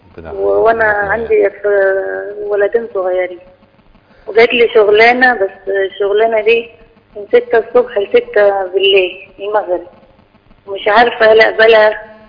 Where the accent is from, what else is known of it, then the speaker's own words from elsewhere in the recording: Faiyum Governorate, Egypt; انا من الفيوم